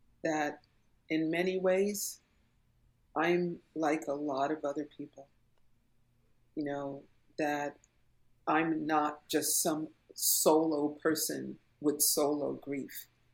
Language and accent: English; Brooklyn, New York, United States; So anger is like, I was growing up in Brooklyn. What can I say?